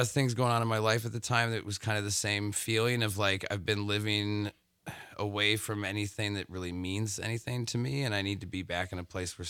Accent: Whitewater, Wisconsin, United States; I grew up in Whitewater, not too far from here.

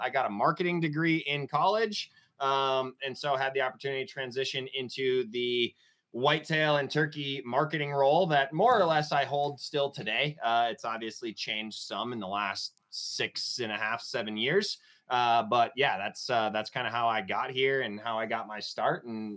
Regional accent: Wisconsin, United States; I was born and raised in Wisconsin, went to Iowa State for no other reason than to get resident deer tags

